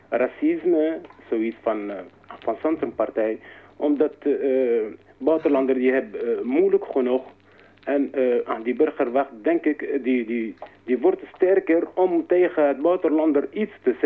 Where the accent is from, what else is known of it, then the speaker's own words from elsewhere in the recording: Tunisia; Dutch is a second language; now in Netherlands; Ik ben buitenlander, ik ben Tunesiër.